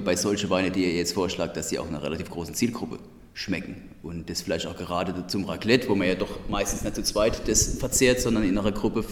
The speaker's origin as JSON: {"language": "German", "region": "Hesse", "country": "Germany", "accent": "Odenwald dialect", "said": "Ich mit meinem Odenwälder Dialekt"}